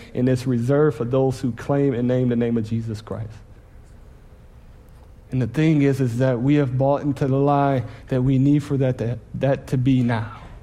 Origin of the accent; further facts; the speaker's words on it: Detroit, Michigan, United States; now in Texas, United States; and I say we because I'm part of the Texas culture, even though I'm from Detroit.